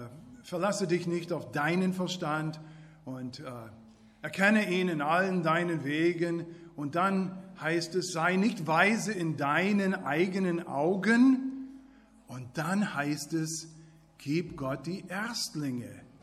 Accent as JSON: {"language": "German", "country": "United States", "said": "Habt ihr gewusst, als ich aufgewachsen bin, ich bin Amerikaner, ich wusste nicht, wie man das macht."}